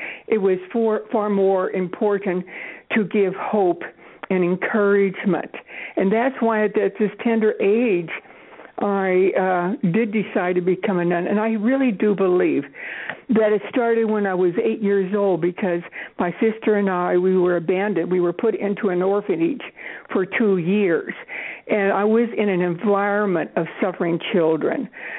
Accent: Los Angeles, California, United States; moved away; also born or lived in New York State; Los Angeles, California.

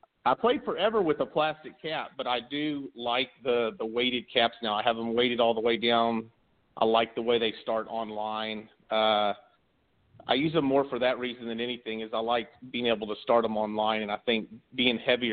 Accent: Wharton, Texas, United States; now in Round Rock, United States; Well, I grew up outside of Houston in a small town called Wharton. But currently I live in Round Rock, Texas, just outside of Austin

